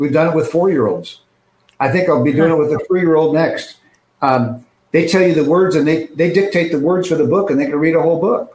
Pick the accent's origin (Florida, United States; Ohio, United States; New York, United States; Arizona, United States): Arizona, United States; Phoenix; here in Phoenix, my home state